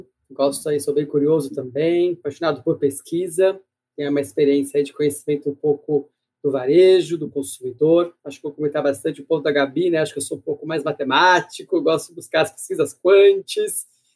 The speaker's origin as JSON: {"language": "Portuguese", "region": "São Paulo", "country": "Brazil", "said": "Eu posso ser um paulista, paulistano aqui na capital, mas eu tenho, só para você ter ideia, sou filho de estrangeiros. Então, meu sotaque vem de um pai, né, egípcio."}